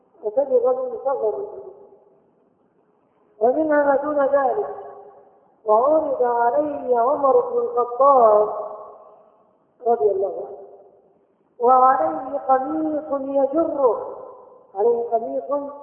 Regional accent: Egypt; لا لينا نحن نقولها كمصريين

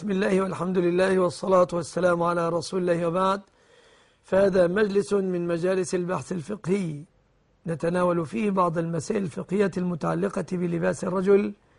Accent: Egypt

